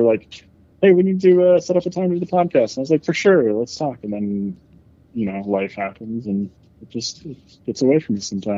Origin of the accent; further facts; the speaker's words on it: Santa Fe, New Mexico, United States; But I grew up in Santa Fe, New Mexico.